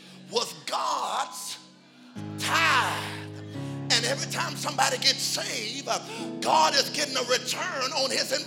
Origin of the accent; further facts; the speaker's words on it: Hutchins, Texas, United States; I grew up in Hutchins, and it's a little country.